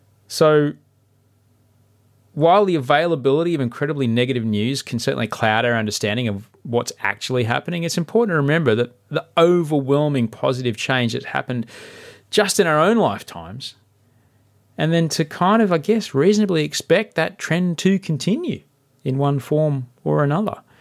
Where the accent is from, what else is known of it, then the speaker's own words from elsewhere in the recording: Brisbane, Queensland, Australia; I can't wait to do it in my hometown of Brisbane